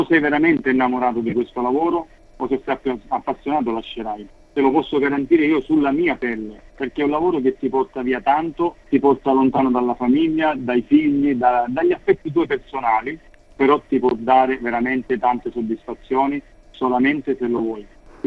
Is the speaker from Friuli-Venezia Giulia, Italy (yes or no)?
no; Sicily, Italy; rappresenta la mia regione d'origine, la Sicilia